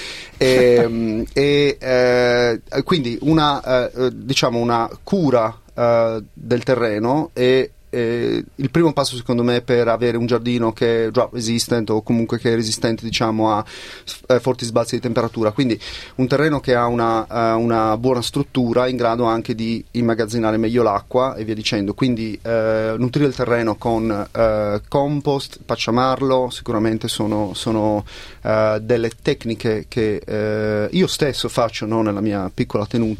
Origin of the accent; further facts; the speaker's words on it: Sardinia, Italy; Quindi non era appropriazione culturale, lo potevo dire, essendo sardo.